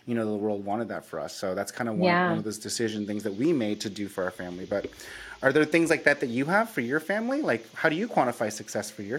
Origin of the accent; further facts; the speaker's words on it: California, United States; Amy's from the Bay. So we're both born and raised in the Bay.